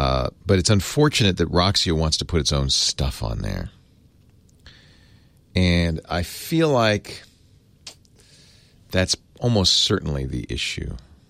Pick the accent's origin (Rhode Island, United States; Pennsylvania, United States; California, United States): Rhode Island, United States; Providence; My home state of Providence, Rhode Island.